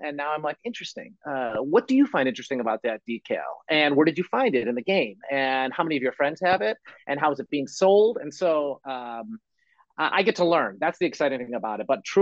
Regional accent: Chicago, Illinois, United States; I grew up in Chicago, big fan of Jordan, Chicago Bulls.

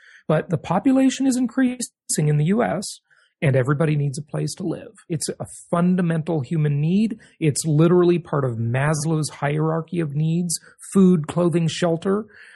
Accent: Los Angeles, California, United States; I grew up in Los Angeles, kind of poor, didn't have much money in the way of resources and stuff.

